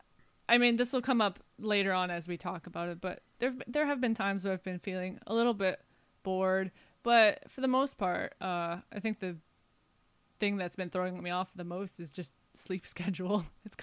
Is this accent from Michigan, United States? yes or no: yes; Michigan, United States; But I look at my home state and I see some of the stuff going on there, and I go, why can't you just?